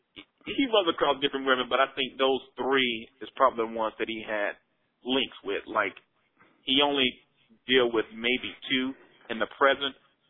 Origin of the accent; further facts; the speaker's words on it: Memphis, Tennessee, United States; now in Charlotte, United States; I'm originally from the Memphis, Tennessee area. I now reside in Charlotte, North Carolina.